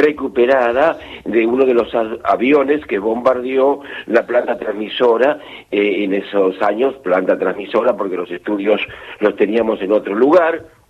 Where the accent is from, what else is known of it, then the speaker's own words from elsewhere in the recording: Treinta de Agosto, Buenos Aires, Argentina; now in La Pampa, Argentina; porque soy nativo de 30 de agosto, provincia de Buenos Aires, partido de Trenquelauquen.